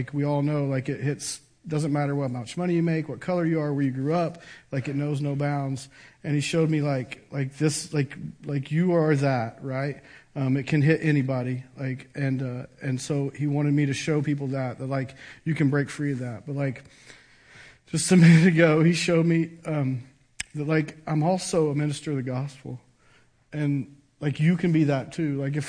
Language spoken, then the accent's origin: English; Choctaw, Oklahoma, United States; So I was born in Oklahoma City, raised here in Choctaw, actually just about half a mile from here on Southeast 10th Street. Went to Choctaw schools.